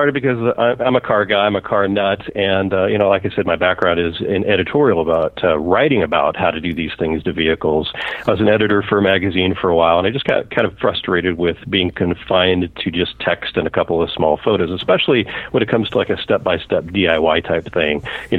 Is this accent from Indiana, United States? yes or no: no; Seattle, Washington, United States; Actually, I grew up in the Seattle area and moved down here.